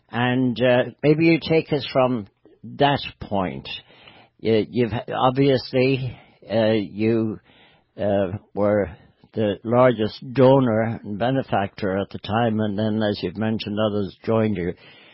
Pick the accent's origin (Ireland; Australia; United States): Ireland; In Ireland, we took it a step further, because in my day growing up in Ireland, suicide, which is the most drastic mental disease of all, was frowned upon by the church in Ireland.